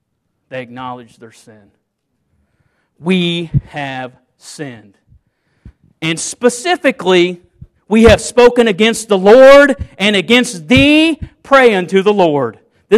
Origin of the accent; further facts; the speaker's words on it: Missouri, United States; I'm from Southeast Missouri.